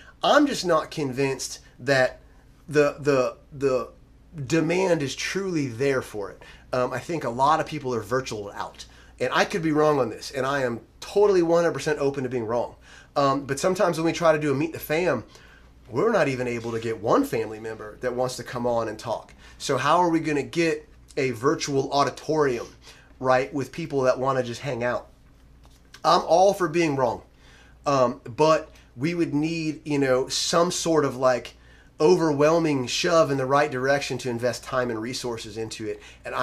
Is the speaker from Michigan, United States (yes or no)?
no; Lakeland, Florida, United States; my stomping ground, my hometown of Lakeland, Florida